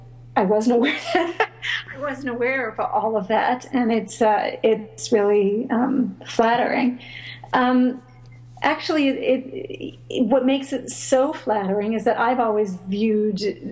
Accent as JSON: {"language": "English", "country": "Micronesia", "tie": "born or raised there", "said": "I grew up in Micronesia during the Cold War, with my father who is a very gifted electrical engineer"}